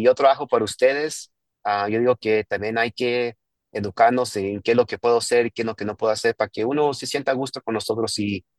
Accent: Mexico; moved away; yo vine de un país de México donde nadie quiere a los policías tanto y no los respetan

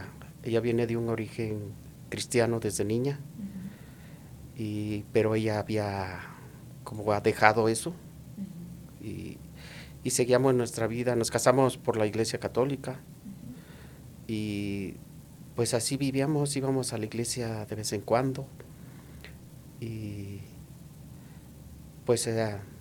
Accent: Puebla, Mexico; now in Denver, United States; Y yo soy del estado de Puebla, en México, soy mexicano.

